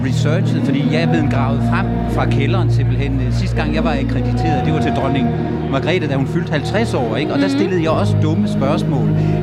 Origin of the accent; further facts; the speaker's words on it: Ribe, Region of Southern Denmark, Denmark; now in Næstved, Denmark; jeg skal lige hurtigt sige, at jeg er fra Ribe.